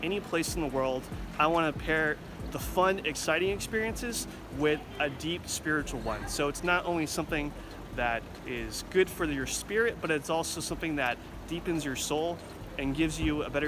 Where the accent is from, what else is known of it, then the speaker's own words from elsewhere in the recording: United States; accent: American; I have to say Amalfi correct because my American accent gets in the way.